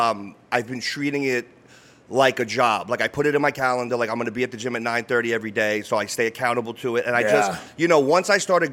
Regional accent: Queens, New York, United States; I'm born and raised in Queens, like Flushing area.

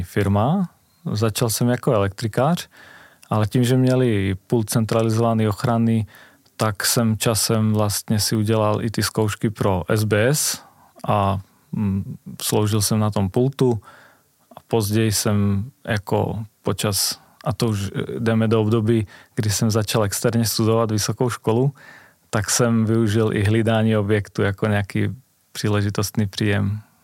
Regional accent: Slovakia; Czech is a second language; budu vědět, že jsem teda Slovák

